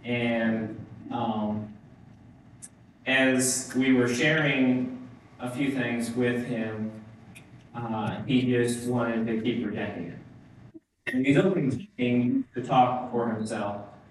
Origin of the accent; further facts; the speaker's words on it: Kansas, United States; Now, I grew up in Kansas, as most of you have heard. My parents were farmers. They farmed over 3,000 acres.